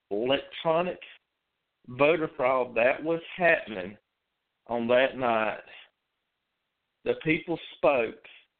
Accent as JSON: {"language": "English", "region": "North Carolina", "country": "United States", "said": "and then in my home state of North Carolina, from the very beginning, he had a 12-point lead."}